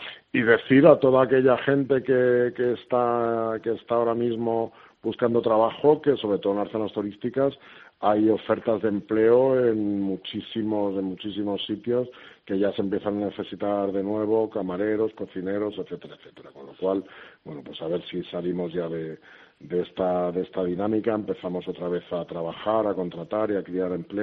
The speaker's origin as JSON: {"language": "Spanish", "region": "Canary Islands", "country": "Spain", "said": "la verdad es que yo muy satisfecho como canario"}